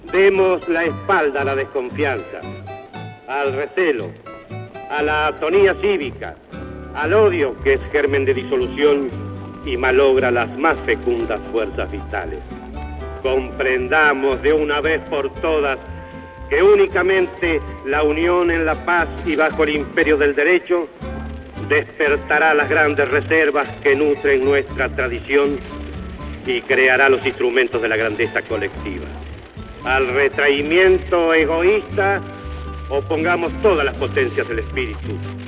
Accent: Argentina; Como argentino, solo aspiro a asistir a uno de esos actos en que el pueblo concrete su decisión de mantener la estructura constitucional de la República

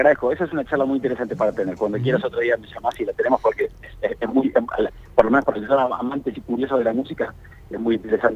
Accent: Argentina; Yo soy un jockey argentino

